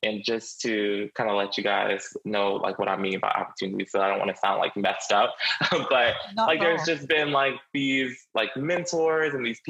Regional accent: Gastonia, North Carolina, United States; I grew up in Charlotte, but that's actually kind of a lie because I grew up on like the suburbs of Charlotte, a small town called Gastonia.

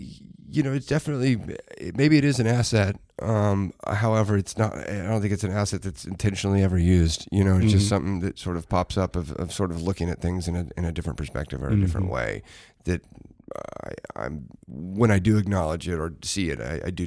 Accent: Dallas, Texas, United States; Born and raised outside of Dallas. Yeah.

